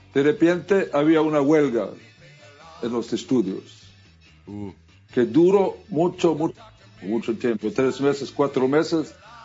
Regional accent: Mexico; moved away as an adult; Entonces en el 70 me fui de México.

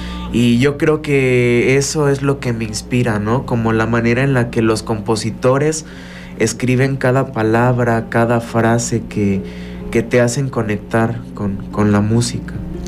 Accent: Mexico; por amor también a mi tierra, ¿no? A mi México.

